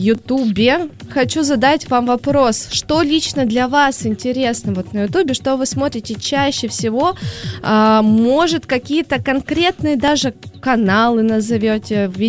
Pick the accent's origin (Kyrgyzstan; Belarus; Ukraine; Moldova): Ukraine; Mykolaiv, Mykolaiv Oblast; now in Moscow, Russia; Я из Украины, Николаева, и, скажем так, там интернет массовый пришел немножко позже, чем везде